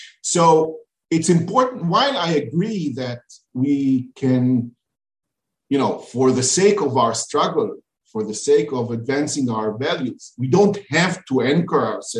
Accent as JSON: {"language": "English", "country": "Israel", "tie": "born or raised there", "second_language": "English", "said": "I was born in Israel. I was raised in Israel."}